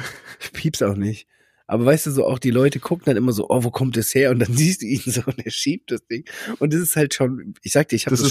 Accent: Bischofsheim, Germany; weil ich komme halt aus Bischofsheim und das Wappentier ist ein Frosch

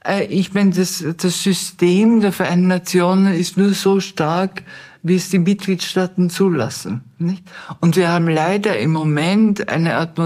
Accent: Vienna, Austria; Also ich bin in Wien aufgewachsen, im Wiener Nachkriegszeit

